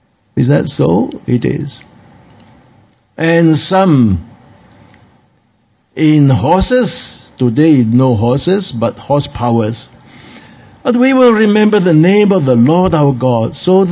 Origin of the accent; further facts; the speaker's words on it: Singapore; Years ago, when I first went to Australia, they asked me, where do you come from? I said, Singapore.